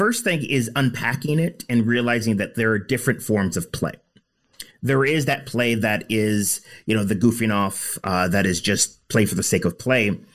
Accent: United States; I grew up in the States, and elementary school

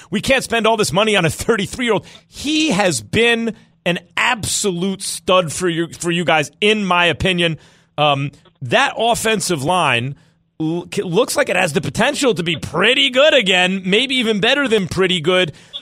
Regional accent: New York, United States; That's the thing about L.A., and I'm from New York.

